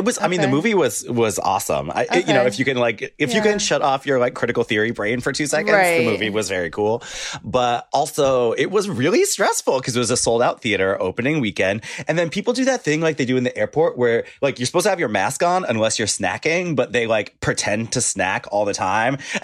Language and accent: English; United States; I think because I'm an American and, like, paranoid